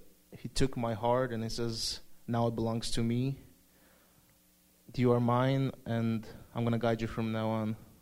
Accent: Seattle, Washington, United States; I'm from Seattle.

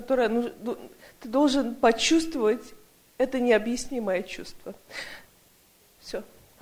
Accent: Tacoma, Washington, United States; из Такомы. Сюда приехала, потому что муж мне посоветовал.

